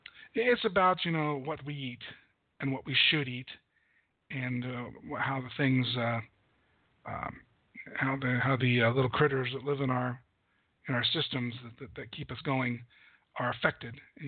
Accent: United States; you know, I'm an American and I don't like to give things up.

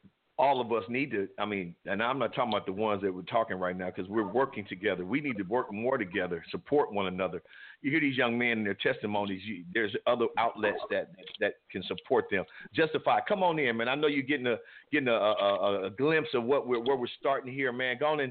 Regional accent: Compton, California, United States; I grew up in Compton back when gangbanging just started.

